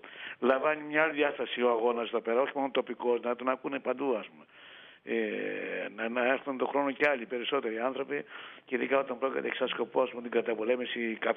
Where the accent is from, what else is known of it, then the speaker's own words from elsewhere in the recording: Central Macedonia, Greece; Πιο πολύ έρχομαι εδώ παρά στην Καλκιδική που κατάγομαι.